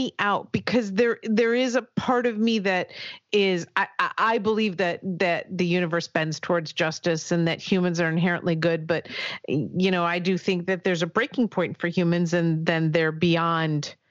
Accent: Midwest, United States; I'm from the Midwest.

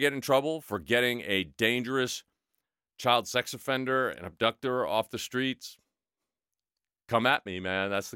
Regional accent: New York, United States; Well, like John Tanza, I'm a New Yorker.

